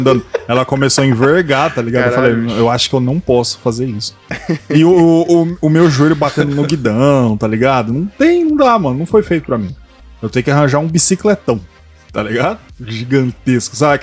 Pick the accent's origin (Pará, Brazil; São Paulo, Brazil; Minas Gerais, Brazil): São Paulo, Brazil; eu sou do interior de São Paulo, como eu sou sortudo, né?